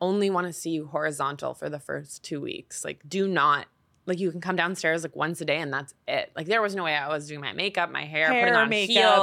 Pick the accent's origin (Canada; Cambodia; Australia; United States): Canada; I'm Canadian, so.